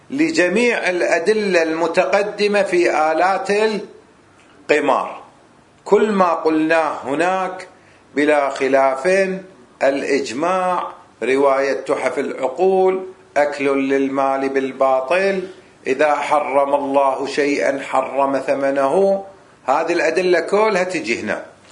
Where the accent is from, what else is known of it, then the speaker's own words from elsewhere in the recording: Kuwait; في السابق عندنا بالكويت